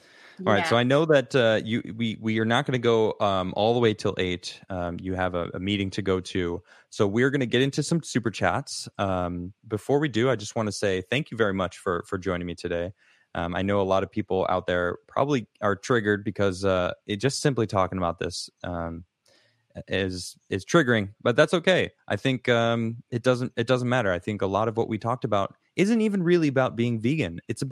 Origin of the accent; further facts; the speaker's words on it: United States; I think I'm using the term we, because, you know, I'm an American. I live in this society